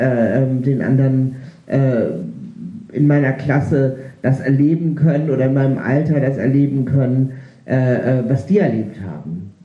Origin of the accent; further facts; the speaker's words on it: Reinbek, Schleswig-Holstein, Germany; Vielleicht ist es in der Provinz anders als in Hamburg. Ich bin in Rheinbeck aufgewachsen.